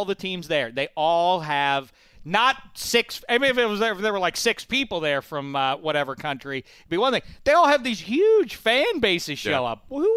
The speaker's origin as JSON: {"language": "English", "country": "Colombia", "said": "I'm a soccer fan and I'm from Colombia."}